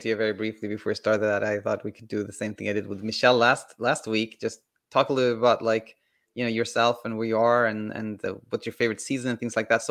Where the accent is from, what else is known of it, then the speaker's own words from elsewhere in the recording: Sweden; When I was a kid, I grew up in Sweden